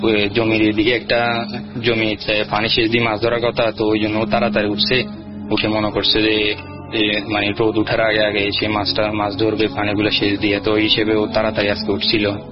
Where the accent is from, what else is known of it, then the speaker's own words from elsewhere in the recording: Comilla, Chittagong Division, Bangladesh; আমার বাড়ি হচ্ছে কুমিল্লা 14 গ্রামের কোন একটা গ্রামে।